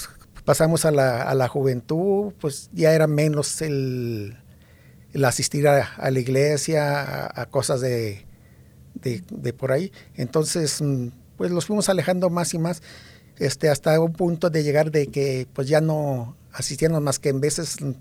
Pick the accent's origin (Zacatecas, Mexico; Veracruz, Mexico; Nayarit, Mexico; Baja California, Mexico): Zacatecas, Mexico; Luis Moya; born there; Yo nací en México, en Luis Moya, Zacatecas. Un pueblito, pues, chico, ¿verdad? De ahí, pues, mis padres, mis abuelos fueron los fundadores de ese pueblo.